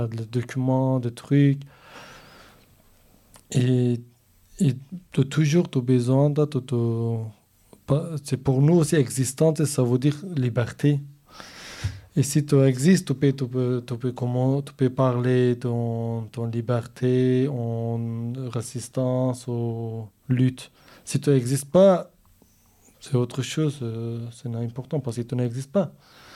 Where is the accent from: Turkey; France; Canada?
Turkey; Northern Kurdistan; French is a second language; je suis kurde de Turquie, et on dit Turquie, mais aussi on peut dire Kurdistan de Turquie, du nord du Kurdistan